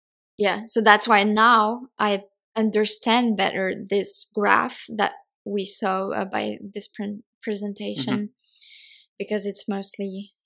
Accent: France; because I come from France, but I was happy for my country

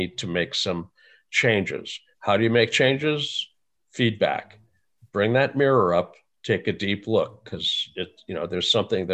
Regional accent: North Dakota, United States; I grew up in North Dakota.

